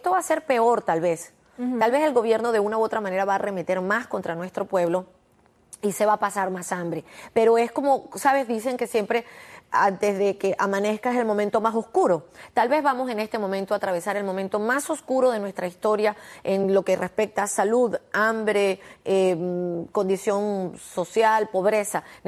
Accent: Venezuela; sino como venezolana.

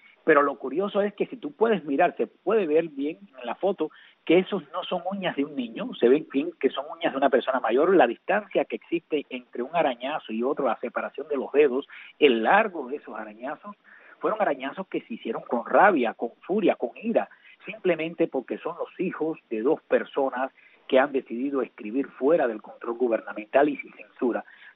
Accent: Cuba; buenas tardes también para mi pueblo cubano.

